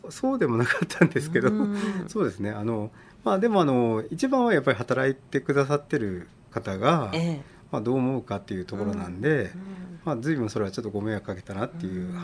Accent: Aichi, Japan; もともと自分があのあっちの出身なので

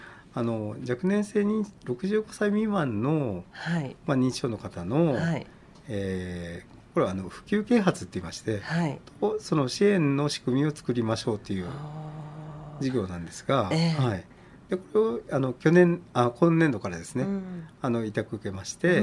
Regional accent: Aichi, Japan; もともと自分があのあっちの出身なので

